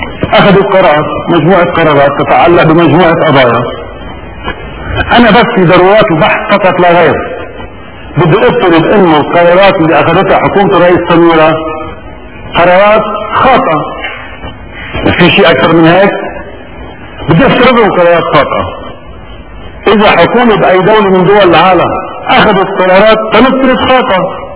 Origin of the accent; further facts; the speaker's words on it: Lebanon; انا مواطن لبناني عادي … ما لي علاقة بالسياسة.